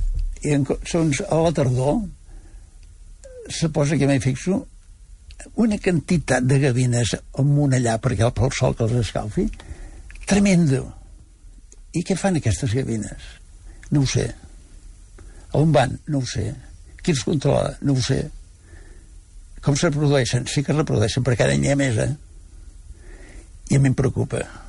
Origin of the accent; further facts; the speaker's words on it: Valls, Catalonia, Spain; Jo soc de Tarragona, un poble molt maco que es diu Valls.